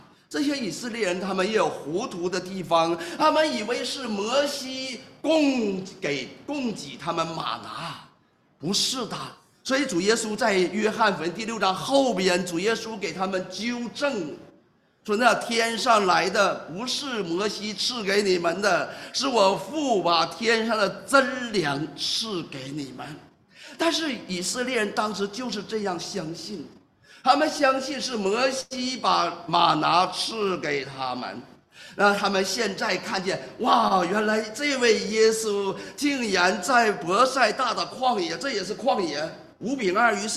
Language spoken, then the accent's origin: Chinese; Northeast China, China; 我是东北人